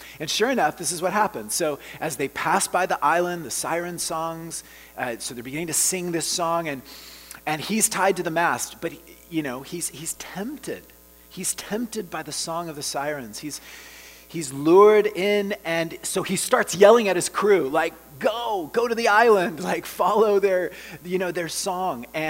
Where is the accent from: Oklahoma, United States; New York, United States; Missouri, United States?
Oklahoma, United States; my own hometown in Oklahoma.